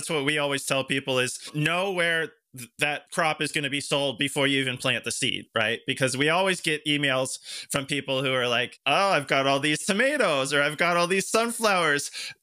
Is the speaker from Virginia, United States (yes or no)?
yes; Virginia, United States; I'm familiar with where you are because I am from Virginia